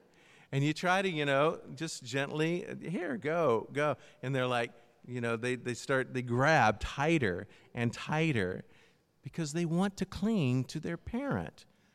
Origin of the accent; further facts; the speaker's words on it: Tennessee, United States; I grew up in Tennessee, and in Middle Tennessee, we would go out in the summer and we would play in the fields.